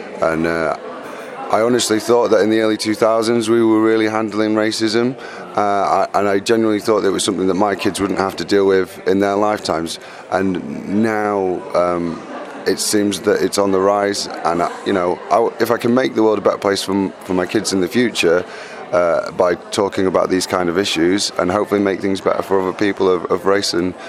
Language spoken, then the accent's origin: English; Leeds, Yorkshire and the Humber, United Kingdom; in my hometown in Leeds